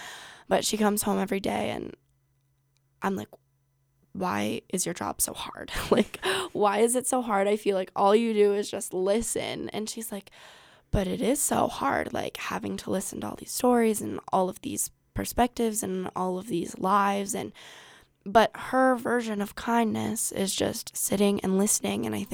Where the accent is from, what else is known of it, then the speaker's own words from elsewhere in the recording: Glenwood, United States; I grew up in Glenwood and I've gone to Glenwood schools my whole life.